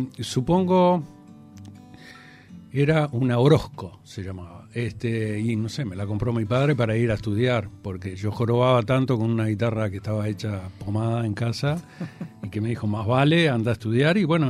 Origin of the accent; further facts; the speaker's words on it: Salto, Uruguay; Yo ya antes de eso, ya en mi pueblo tocaba, ¿no? Me acuerdo que habían inaugurado el Canal 8 de Salto